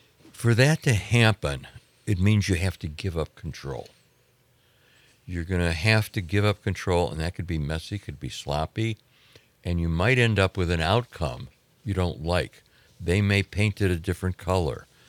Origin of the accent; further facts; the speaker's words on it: Chicago, Illinois, United States; No. I grew up on the South Side. White Sox.